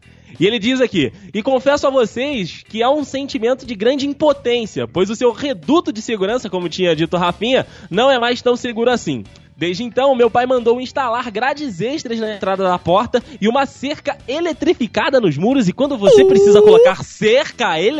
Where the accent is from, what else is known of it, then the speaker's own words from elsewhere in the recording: Cachoeiro de Itapemirim, Espírito Santo, Brazil; born there; now in Vila Velha, Brazil; Apesar de morar atualmente em Vila Velha, eu sou nascido em Cachoeiro de Itapemirim e, mesmo sendo uma cidade menor que a primeira, tem o mesmo tamanho que Petrópolis.